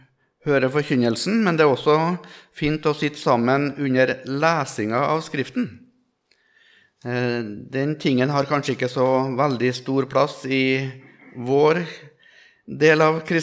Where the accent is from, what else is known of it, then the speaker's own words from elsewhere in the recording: Melhus, Trøndelag, Norway; Jeg er fra Trøndelag, fra Melhus i Trøndelag.